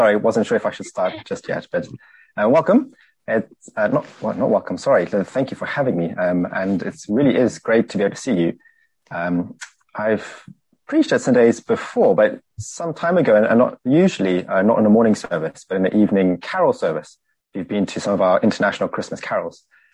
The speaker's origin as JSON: {"language": "English", "country": "Zimbabwe", "lives_now": "Cambridge, United Kingdom", "said": "I'm working for Friends International. You can hear a bit of an accent. I'm from Zimbabwe. I live in Cambridge. I've got three kids upstairs. So if you hear some noise, that's probably them. I've been here nearly 5 years."}